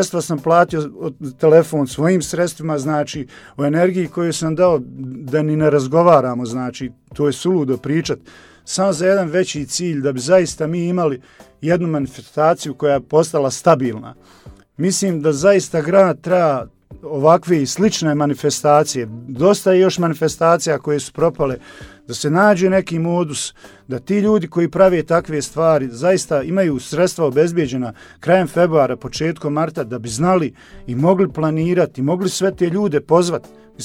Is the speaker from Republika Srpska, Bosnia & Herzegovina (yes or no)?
no; Sarajevo, Federation of Bosnia and Herzegovina, Bosnia & Herzegovina; born there; ja sam rođen u Sarajevu